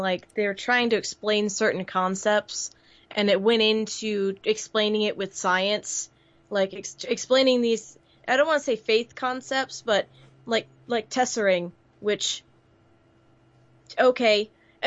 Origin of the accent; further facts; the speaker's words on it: United States; BBC does amazing things that we don't hear about because we're from America.